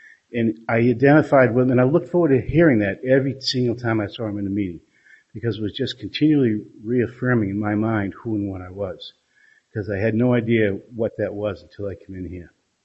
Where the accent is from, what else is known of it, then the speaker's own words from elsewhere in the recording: New England, United States; because I'm an Irish Catholic drunk from New England.